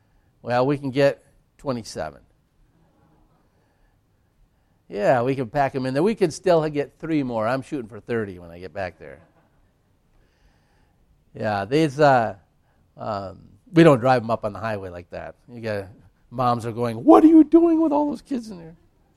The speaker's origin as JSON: {"language": "English", "region": "Wisconsin", "country": "United States", "said": "We're from Wisconsin, but we receive some from Virginia and from Canada."}